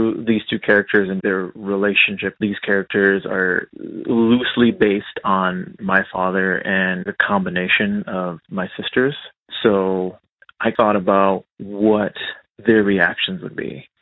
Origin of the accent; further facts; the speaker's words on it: First Mesa, Arizona, United States; I'm originally from First Mesa, Arizona. It's where I grew up the majority of my life